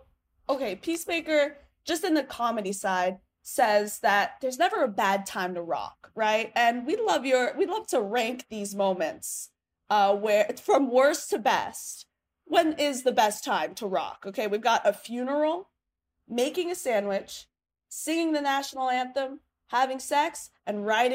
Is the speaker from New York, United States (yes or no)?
yes; Manhattan, New York, United States; I don't know about riding the crowded subway. I'm from Manhattan.